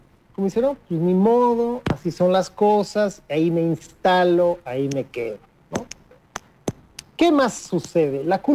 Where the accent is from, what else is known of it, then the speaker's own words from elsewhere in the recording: Mexico; Y yo pensé, en mi país, en México, esto sería casi, casi impensable